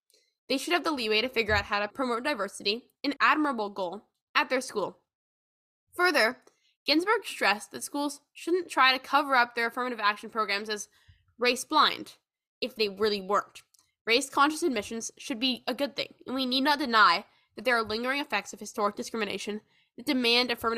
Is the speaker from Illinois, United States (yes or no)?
no; California, United States; I'm from California, so this is a pressing concern for me